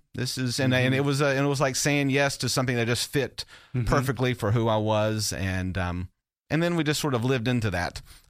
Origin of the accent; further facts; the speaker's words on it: Port Wentworth, Georgia, United States; Well, I grew up outside of Savannah, Georgia. My dad was a Baptist pastor. And so I grew up in the 70s and 80s in a little town called Port Wentworth, Georgia.